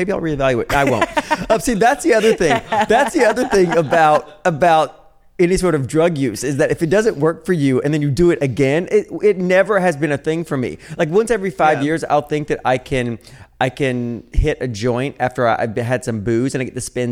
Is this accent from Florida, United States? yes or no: no; Nashville, Tennessee, United States; I'm from Nashville.